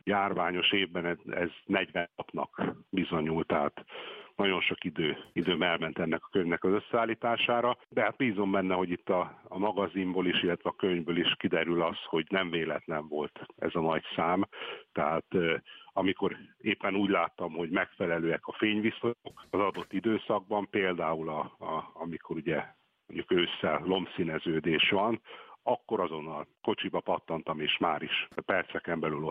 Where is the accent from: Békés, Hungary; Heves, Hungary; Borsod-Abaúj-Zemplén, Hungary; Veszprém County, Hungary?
Békés, Hungary; Szarvas; ha már úgyis Szarvasi vagyok, és természetfotózással foglalkozom